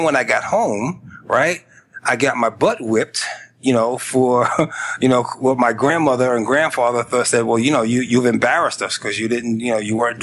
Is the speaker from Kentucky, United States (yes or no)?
no; Bronx, New York, United States; But I was born and raised in the Bronx, and I'm talking about the real South Bronx, right?